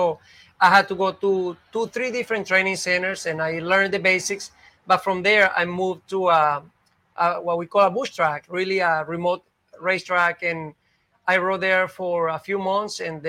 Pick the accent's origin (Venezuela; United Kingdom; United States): Venezuela; I'm from Venezuela